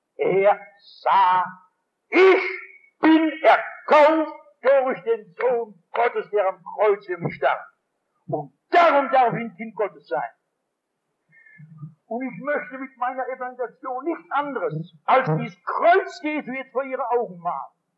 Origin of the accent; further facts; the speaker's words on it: Essen, North Rhine-Westphalia, Germany; In meiner Heimat Essen ist in der Nähe ein Städtchen, das heißt Mülheim.